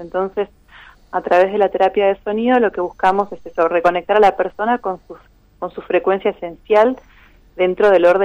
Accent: El Chaltén, Santa Cruz, Argentina; Por mi territorio que es Santa Cruz y sobre todo la cordillera. Entonces, yo soy de Chaltén

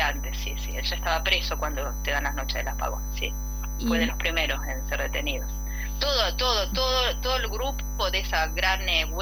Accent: San Salvador de Jujuy, Jujuy, Argentina; born there; yo nací en el Hospital Pablo Soria de acá de la capital jujeña.

